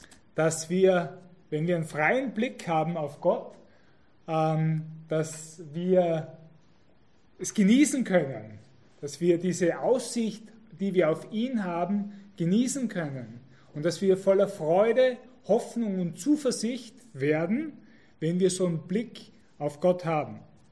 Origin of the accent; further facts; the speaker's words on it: Austria; in meiner alten Heimat in Österreich in den Bergen.